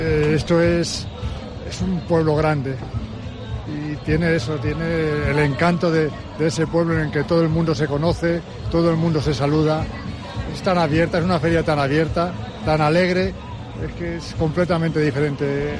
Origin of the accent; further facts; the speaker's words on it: Fuenlabrada, Community of Madrid, Spain; now in Albacete, Spain; Venimos de Fuenlabrada, de Madrid, vivimos allí. Pero la verdad es que nos consideramos un albaceteño más.